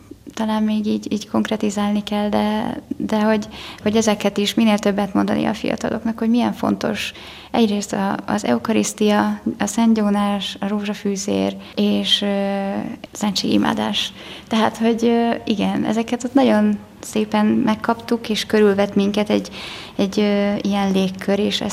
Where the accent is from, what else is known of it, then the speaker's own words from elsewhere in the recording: Budapest, Hungary; Igen, Budapestről származom.